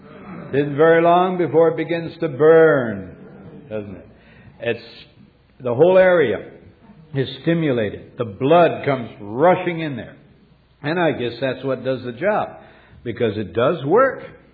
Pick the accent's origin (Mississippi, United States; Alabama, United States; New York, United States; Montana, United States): Montana, United States; When I was growing up in Montana, we were 42 miles from the nearest doctor.